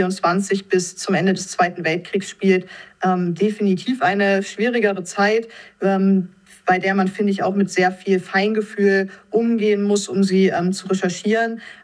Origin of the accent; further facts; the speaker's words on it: Timmendorfer Strand, Schleswig-Holstein, Germany; Timmendorf ist meine Heimat. Ich bin hier in Timmendorfer Strand geboren und aufgewachsen und bin nach meinem Abitur im Prinzip nur 1,5 kleine Dörfer weitergezogen in die Nähe von Niendorf zu meinem Verlobten.